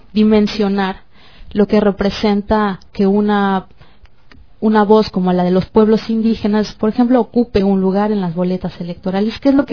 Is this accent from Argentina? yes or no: no; Mexico; nos hemos enfocado quienes somos mexicanos, estamos en condición de apoyar